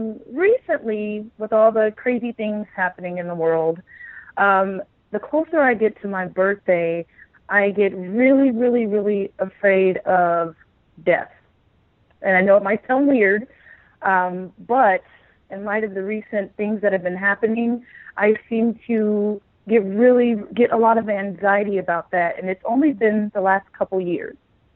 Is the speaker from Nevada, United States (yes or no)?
yes; Las Vegas, Nevada, United States; And I kind of feel sometimes that because I came from Las Vegas and I was there for so many years, and I saw so many things that were, of course, negative